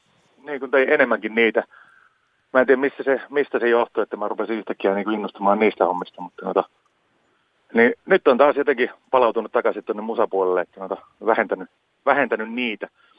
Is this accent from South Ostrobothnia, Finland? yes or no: yes; Lappajärvi, South Ostrobothnia, Finland; now in Helsinki, Finland; joka mä oon Lappajärveltä alun perin lähtöisin ja asunut yli 20 vuotta jo Helsingissä